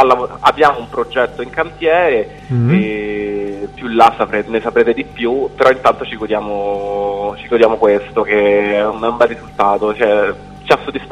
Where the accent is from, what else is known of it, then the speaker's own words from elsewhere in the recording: Rome, Lazio, Italy; now in Milan, Italy; Comunque sono di Roma, abito da 3 anni e mezzo a Milano, mi sono trasferito a, per l'appunto, per la musica